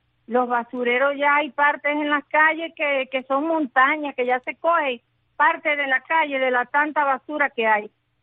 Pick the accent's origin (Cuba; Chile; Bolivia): Cuba; nosotros seguiremos haciendo lo que nos corresponde como cubanos